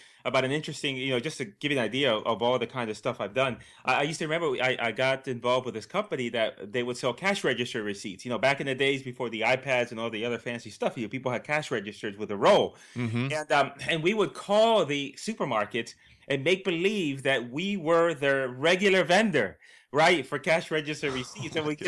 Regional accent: Puerto Rico; I'm from Puerto Rico, originally from Puerto Rico. I grew up in a, you know, literally

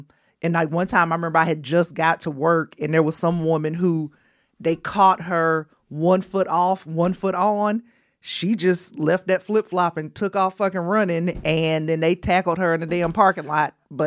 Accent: Columbus, Georgia, United States; No, I'm from Columbus, Georgia.

